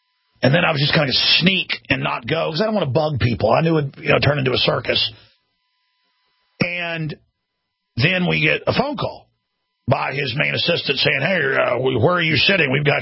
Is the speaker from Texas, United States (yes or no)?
yes; Dallas, Texas, United States; My mom would take me there because I'm from Dallas.